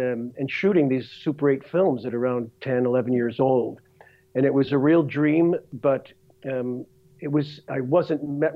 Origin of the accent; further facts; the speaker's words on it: New England, United States; Well, you know, I grew up in a small blue-collar town in New England. And, you know, my father was an auto salvage owner. So I was basically a junkyard kid.